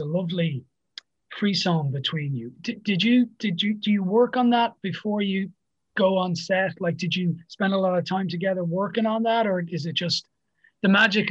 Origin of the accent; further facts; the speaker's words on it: Dublin, Leinster, Ireland; Finally, then, when I was 15, I was taken from Dublin to London to a … concert. And it's been the mark of my life ever since. I claim to be Ireland's biggest … fan, believe it or not.